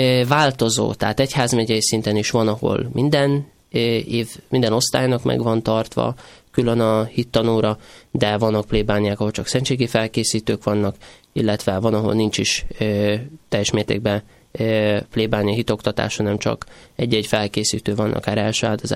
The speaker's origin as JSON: {"language": "Hungarian", "region": "Vojvodina", "country": "Serbia", "said": "Ugye jó magam Délvidékről származok"}